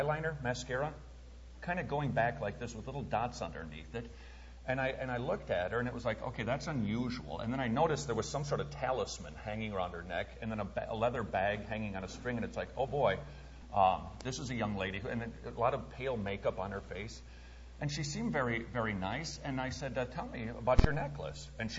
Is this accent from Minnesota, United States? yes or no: yes; St. Paul, Minnesota, United States; now in Atlanta, United States; It was so fun to be on 94, by the way, because we live in Atlanta now. And we're from St. Paul, so it was like, oh, this is almost like home.